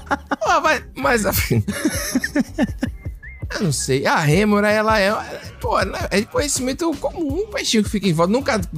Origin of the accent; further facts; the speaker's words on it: Salvador, Bahia, Brazil; Então, e eu sou de Salvador. Salvador é tipo assim, descolado das outras coisas.